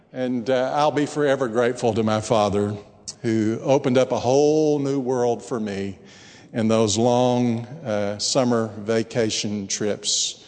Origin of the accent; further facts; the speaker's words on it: Brownwood, Texas, United States; we made the long car ride from Brownwood, Texas, my hometown, to Washington, D.C.